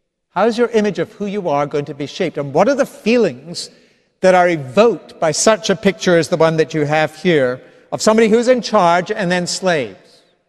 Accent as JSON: {"language": "English", "region": "Scotland", "country": "United Kingdom", "tie": "born or raised there", "moved": "yes", "lives_now": "United States", "said": "now an American citizen, by the way, 20 years ago, just this month. I'm proud of that fact. But growing up in Scotland"}